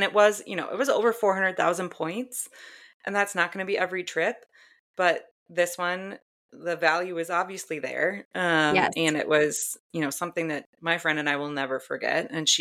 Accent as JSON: {"language": "English", "region": "Minnesota", "country": "United States", "tie": "born or raised there", "said": "I am a Vikings fan. I grew up in Minnesota."}